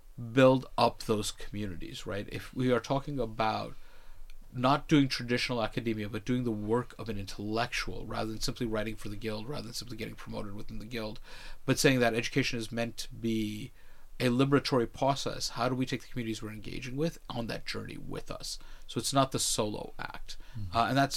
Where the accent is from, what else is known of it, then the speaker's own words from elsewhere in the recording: New York, United States; American-born Muslim, which is surprisingly not as unusual as most Islamophobes would have you think, but born and bred in New York, which was obviously an important part of the narrative